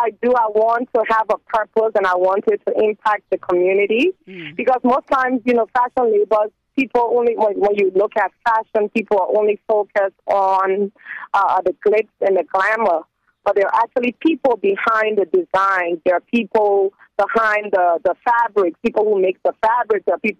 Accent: Liberia; is the short form of my Fele name. I'm from the Fele ethnic group. And it's the largest ethnic group in Liberia

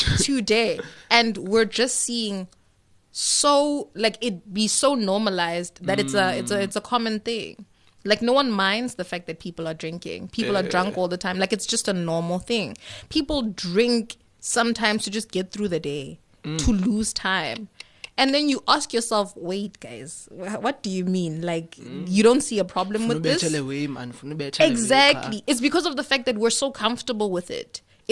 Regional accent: Johannesburg, Gauteng, South Africa; okay, I'm from Joburg. So moving here and seeing the drinking culture was like a very big shock.

